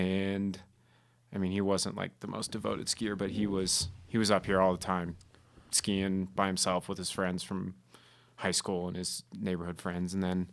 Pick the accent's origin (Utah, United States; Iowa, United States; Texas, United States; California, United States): Utah, United States; Salt Lake City; I'm from Salt Lake City, which is cool.